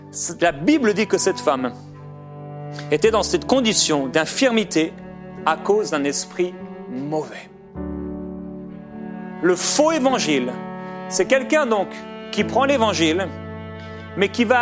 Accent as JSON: {"language": "French", "country": "France", "said": "c'était bien en France, par exemple, là d'où je viens"}